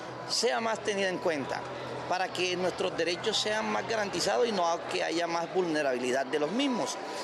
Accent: Concordia, Magdalena, Colombia; coordinador de la mesa del departamento de Magdalena, vengo del municipio de Concordia, su región Río.

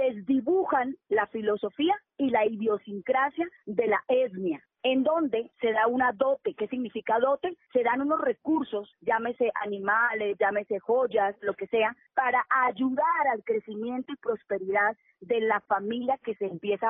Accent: Bucaramanga, Santander, Colombia; para mi departamento Santander y para mi ciudad natal Bucaramanga.

